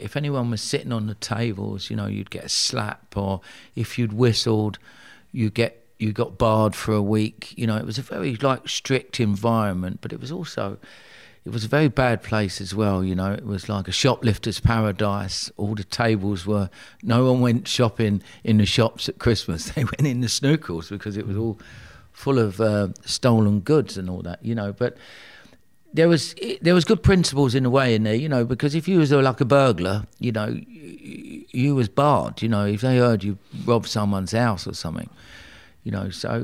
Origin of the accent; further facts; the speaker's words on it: Tooting, London, United Kingdom; You know, all of a sudden, like, I'm a kid from Tooting, I'm getting into nightclubs